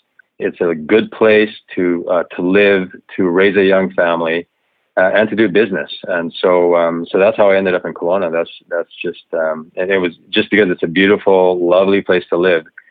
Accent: Japan; but I grew up in Japan and I'm bicultural.

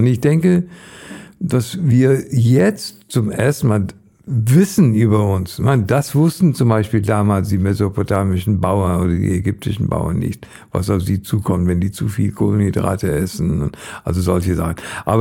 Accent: India; In diese Teil Indiens, wo ich aufgewachsen bin. Das ist eine Gegend, die ist etwas westlich von Nepal.

